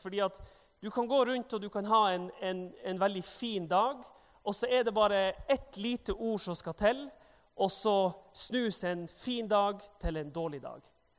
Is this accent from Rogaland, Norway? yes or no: no; Tromsø, Troms, Norway; now in Bergen, Norway; og jeg bor her i Bergen på andre året. Jeg er fra Nord-Norge, kommer fra Tromsø, og jeg trives veldig godt her i Bergen, selv om det regner så mye.